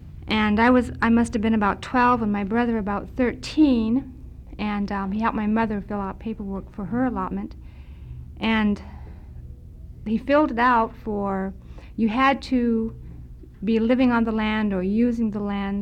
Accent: Delta, Alaska, United States; also born or lived in Fairbanks; I was born here in Fairbanks and raised in Delta, so I've never really been in a village or lived in a village.

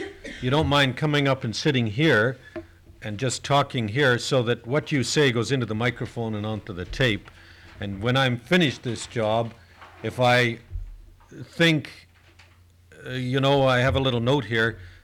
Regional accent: Canada; I'm from Canada, and I spent 3 years in the Canadian Arctic

